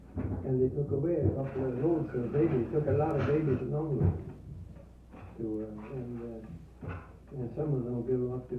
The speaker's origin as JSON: {"language": "English", "town": "Frederick", "country": "United States", "tie": "born there", "said": "Yeah, I was born near Frederick, about 35 miles from here. 1885."}